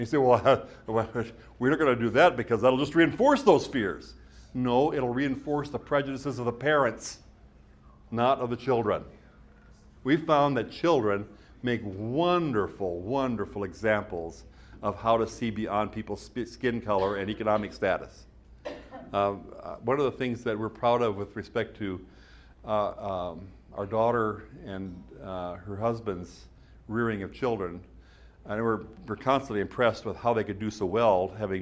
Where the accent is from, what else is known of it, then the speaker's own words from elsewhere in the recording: Midwest, United States; As I've said before, where I grew up in the Midwest, there were two types of people. There were Norwegians and those who should have been Norwegians.